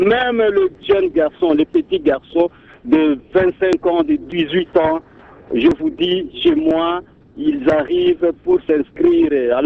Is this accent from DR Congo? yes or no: yes; Équateur, DR Congo; Mais chez nous, à l'Équateur, nous avons remarqué que nous sommes vraiment les derniers de toutes les provinces.